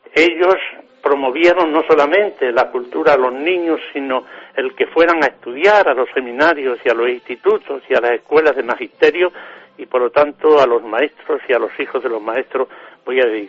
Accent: Tornavacas, Extremadura, Spain; ya que me ha hecho referencia a mi pueblo, yo tendré unas palabras muy especiales para mis padres, que fueron 40 años maestros en Tornavacas

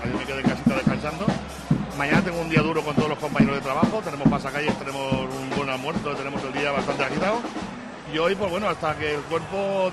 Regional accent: Alicante, Valencian Community, Spain; Yo tengo esas dos características, que soy alicantino, que me gusta la fiesta. Yo en 56 años que tengo, yo no he faltado ningún año a las hogueras, a mi fiesta de Alicante.

